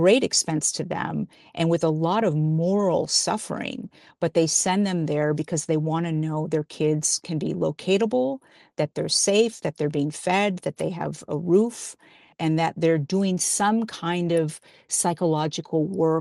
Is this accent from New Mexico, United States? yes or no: yes; New Mexico, United States; I come from New Mexico. I was born and raised in New Mexico, and there's a tradition among Catholics in New Mexico called the penitentes